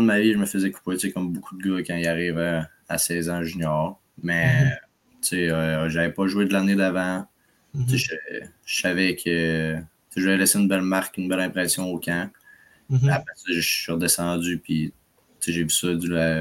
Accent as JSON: {"language": "French", "town": "Trois-Rivières", "region": "Quebec", "country": "Canada", "said": "Puis je viens de Trois-Rivières."}